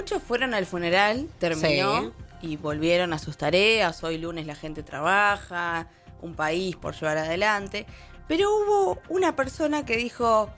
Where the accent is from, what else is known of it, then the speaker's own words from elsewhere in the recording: Argentina; Los que no estamos bien somos los argentinos.